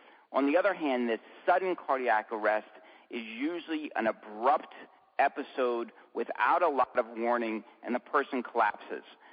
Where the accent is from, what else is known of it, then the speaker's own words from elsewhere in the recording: New Jersey, United States; I came back to my home state of New Jersey to ride on a 911 paramedic ambulance.